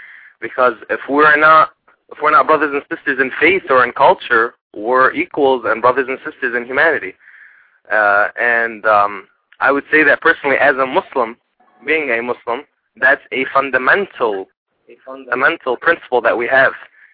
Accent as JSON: {"language": "English", "country": "United States", "tie": "born or raised there", "said": "I would say I'm also Lebanese. I was born and raised in America, and I'm an American citizen."}